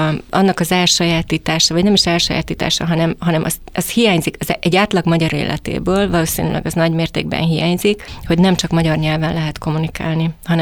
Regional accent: Hungary; born there; also born or lived in Latin America; Én Magyarországon születtem, egy vidéki városban, viszont a 80-as évek közepén a szüleim kaptak egy lehetőséget külszolgálatra, és ezzel éltek is.

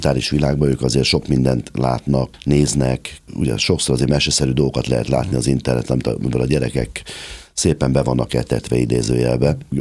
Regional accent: Hungary

